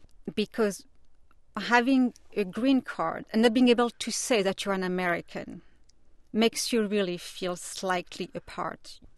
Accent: Morocco; moved away as an adult; I grew up in Morocco.

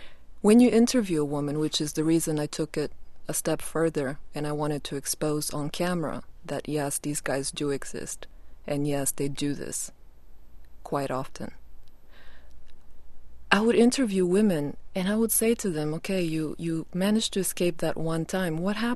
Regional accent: Bulgaria; I come from Bulgaria, and I show up to the village where I'm from

